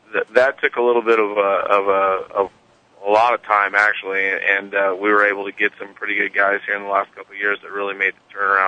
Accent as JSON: {"language": "English", "region": "Midwest", "country": "United States", "tie": "born or raised there", "also_born_or_lived": "South Dakota / Minnesota / Kansas", "said": "I grew up in the Midwest. My dad was a college coach for about 36 years. So we've been here either South Dakota, Minnesota, or Kansas pretty much all my life."}